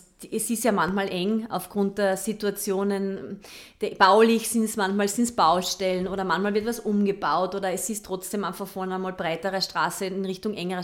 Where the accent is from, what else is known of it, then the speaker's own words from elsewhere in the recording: Carinthia, Austria; now in Vienna, Austria; Also ich bin eine Kärntnerin, ja, und ich, wenn manchmal denke ich mir, wenn ich dann zurückfahre in die Heimat, denke ich mir, oh, was ist da los?